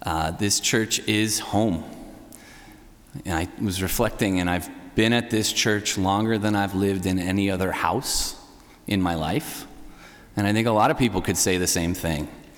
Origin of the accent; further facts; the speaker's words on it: Florida, United States; I grew up in Florida and all these other places, and my dad was crazy and moved us all over the country and somehow settled here in this area finally